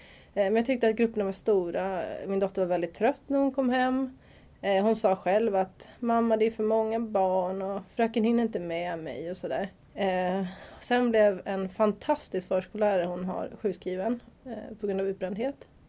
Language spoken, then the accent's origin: Swedish; Tyresö, Stockholm County, Sweden; also born or lived in United States / London; Jag är Tyresöbo och jag är uppväxt i Hanviken i Trollbäcken med mina föräldrar. Och har sen bott i Tyresö mestadels av tiden. Jag försvann till USA i en omgång och London två omgångar.